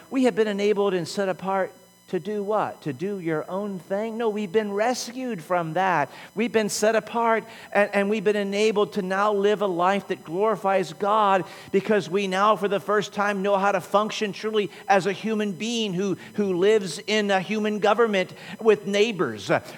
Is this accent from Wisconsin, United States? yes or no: no; St. Louis, Missouri, United States; I'm from St. Louis. I'm always going to want to put an R in there. I know there's not an R in there